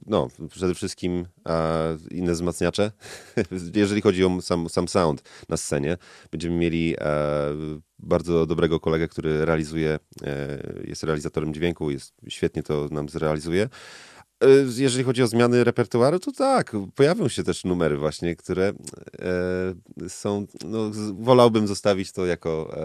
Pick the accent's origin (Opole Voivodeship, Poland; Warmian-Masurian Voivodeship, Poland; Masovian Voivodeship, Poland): Warmian-Masurian Voivodeship, Poland; Olsztyn; Oni są z Elbląga, my z Olsztyna.